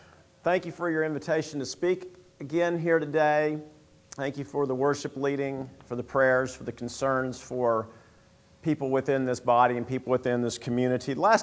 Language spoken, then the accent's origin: English; Oklahoma, United States; Well, I grew up in Oklahoma.